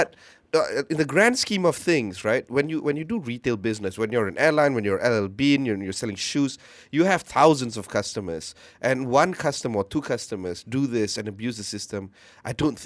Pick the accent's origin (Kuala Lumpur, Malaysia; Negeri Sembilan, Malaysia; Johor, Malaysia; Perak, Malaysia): Johor, Malaysia; I went back to my hometown in Johor